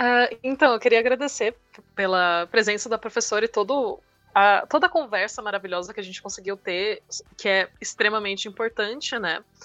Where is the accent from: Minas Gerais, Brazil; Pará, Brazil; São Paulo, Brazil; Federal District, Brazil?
São Paulo, Brazil; now in Rio Grande do Sul, Brazil; Assim, eu sou paulista, que nem você, mas eu moro no Rio Grande do Sul.